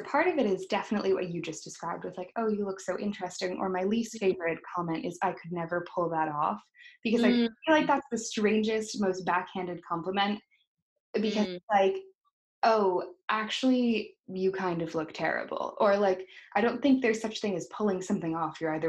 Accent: United States; So it is funny to navigate that balance of going somewhere and not wanting to stand out as an American

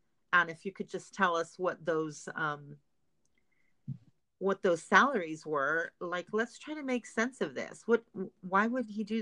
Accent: Fontana, California, United States; Now, I am from Fontana originally.

